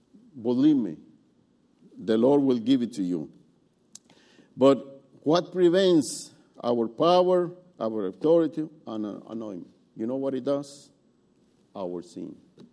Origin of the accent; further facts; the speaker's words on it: Guatemala; English is a second language; moved away as an adult; now in Canada; I'm from Guatemala, Central America